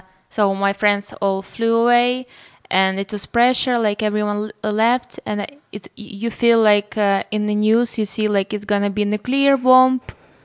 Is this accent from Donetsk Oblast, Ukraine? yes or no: no; Odesa, Odesa Oblast, Ukraine; English is a second language; also born or lived in Vinnytsia; So originally I was born in Vinnytsia, so it's like middle of Ukraine.